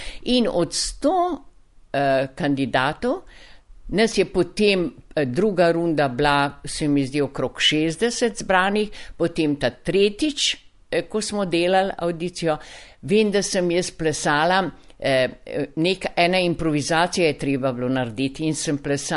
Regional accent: Kruševac, Šumadija and Western Serbia, Serbia; Slovenka sem, ampak rojena sem dol v Kruševcu v južni Srbiji.

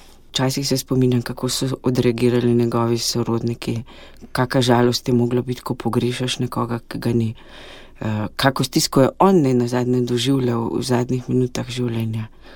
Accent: Frankolovo, Savinja, Slovenia; Doma sem iz Frankolovega, ki je znano po 100 frankolovskih žrtvah med vojno in v bistvu sem s tem malo rastla že od malega.

